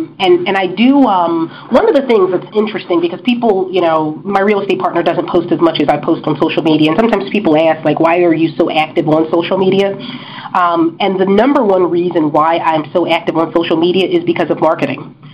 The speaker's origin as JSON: {"language": "English", "town": "Philadelphia", "region": "Pennsylvania", "country": "United States", "tie": "born or raised there", "said": "And I grew up in Philly. I know Philly."}